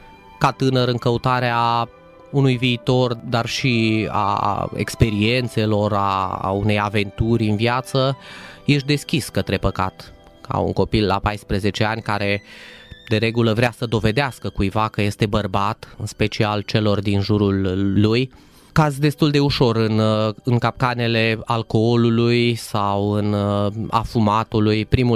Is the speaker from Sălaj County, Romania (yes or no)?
yes; Zalău, Sălaj County, Romania; sunt din Zalău, am 37 de ani, m-am născut aici, m-am născut într-o familie așa zis ortodoxă